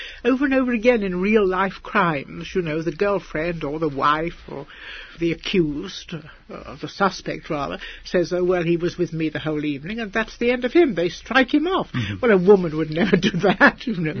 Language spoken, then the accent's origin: English; England, United Kingdom; because we're both English, we're both fairly elderly